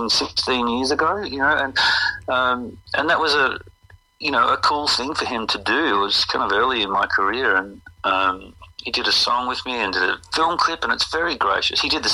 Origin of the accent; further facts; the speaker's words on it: Brisbane, Queensland, Australia; from growing up in Brisbane, playing in local bands, and to now be, you know, still touring. I'll be 50 this year